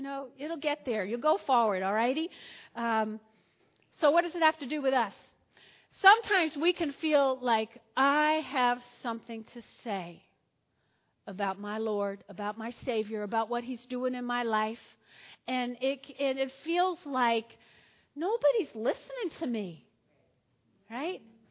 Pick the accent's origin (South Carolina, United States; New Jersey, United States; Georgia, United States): New Jersey, United States; Now, I grew up in North Jersey, lots of Italians.